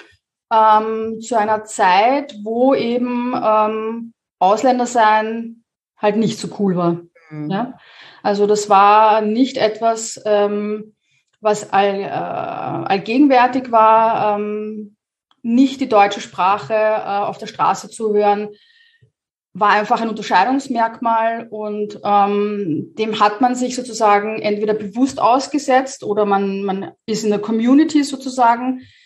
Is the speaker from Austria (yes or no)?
yes; Vienna, Austria; Ja, also ich komme aus Wien, bin hier geboren, bin hier groß geworden.